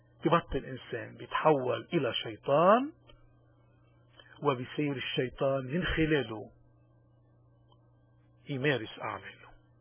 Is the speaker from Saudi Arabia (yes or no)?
no; Lebanon; accent: Lebanese; نتشارك نحن وياكم فيها هيك بلهجتنا اللبنانية المحببة